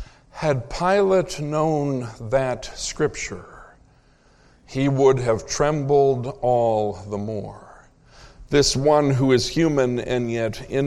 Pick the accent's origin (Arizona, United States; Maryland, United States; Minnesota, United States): Minnesota, United States; somewhere in the state of Minnesota, my home state, you know, it's cold up there